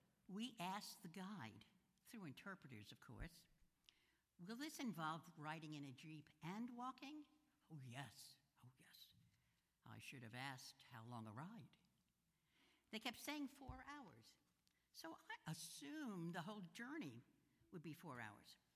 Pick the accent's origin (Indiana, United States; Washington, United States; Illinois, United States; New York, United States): New York, United States; Brooklyn; I grew up in Brooklyn. What's a grinding mill?